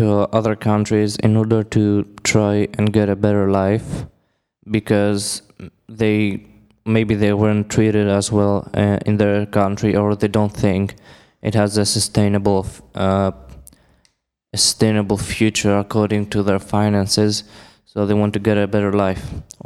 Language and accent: English; Greece; English is a second language; I'm from Greece